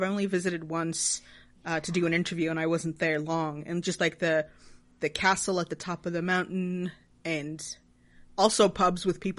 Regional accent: Sweden; English is a second language; I'm from Sweden. We're a tiny nation of 10 million people.

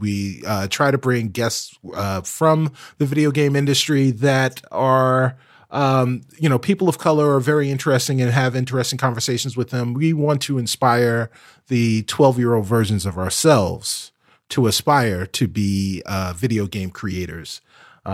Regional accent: New York City, New York, United States; now in Chicago, United States; I am originally from New York, so I am a New Yorker, born and bred.

